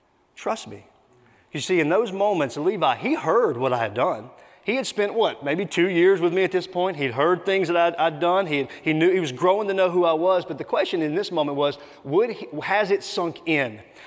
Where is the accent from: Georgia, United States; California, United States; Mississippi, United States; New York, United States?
Mississippi, United States; now in Columbia, United States; originally we're from Mississippi, for those of you who don't know, and we're here in Columbia, South Carolina now